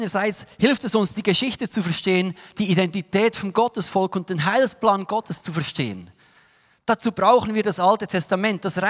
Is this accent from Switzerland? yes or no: yes; Switzerland; Wir haben oft als Schweizer und als Europäer auch kaum Zugang zu diesem Thema